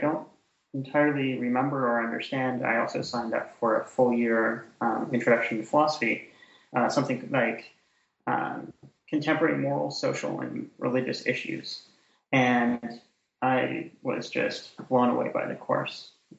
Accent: Canada; I'm Canadian originally

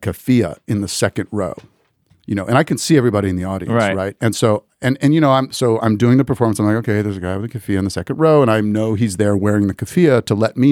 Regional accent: United States; because I'm an American Jew telling part of telling their story.

